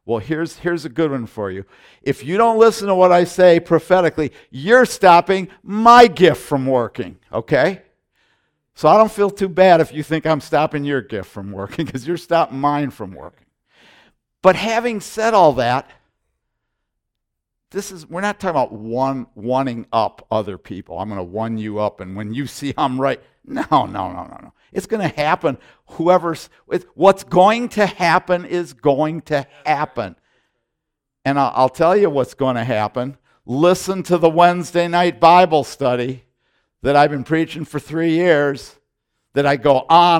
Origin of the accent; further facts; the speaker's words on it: United States; I thank God that I'm an American